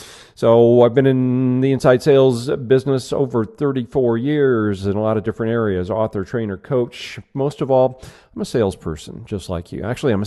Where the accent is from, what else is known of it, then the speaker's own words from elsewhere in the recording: Omaha, Nebraska, United States; now in Scottsdale, United States; Originally, I'm from Omaha, Nebraska, but right now I'm at my home office in Scottsdale, Arizona, where I now reside.